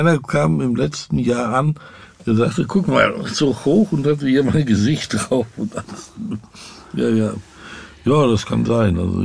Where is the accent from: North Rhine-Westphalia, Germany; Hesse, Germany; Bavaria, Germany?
North Rhine-Westphalia, Germany; Dortmund; ich komme aus dem Ruhrgebiet, ein richtiger Ruhrpottler aus Dortmund, BVB